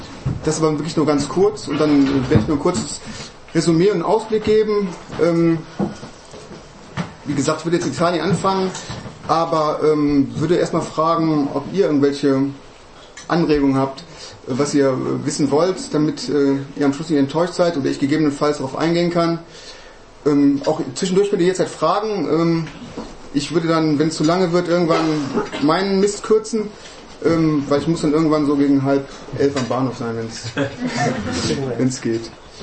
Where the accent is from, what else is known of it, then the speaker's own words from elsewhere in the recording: Düsseldorf, North Rhine-Westphalia, Germany; Ich komme aus der Gegend von Düsseldorf.